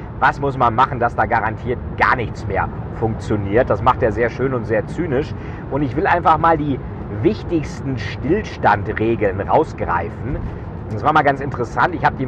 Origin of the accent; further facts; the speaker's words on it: Bremen, Germany; ich komme ja selber aus Bremen.